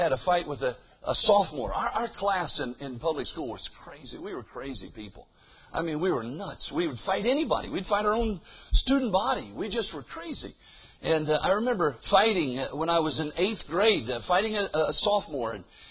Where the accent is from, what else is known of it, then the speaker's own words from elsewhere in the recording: Marion, Indiana, United States; I was born and raised over in Marion, Indiana, about 400 miles east of here.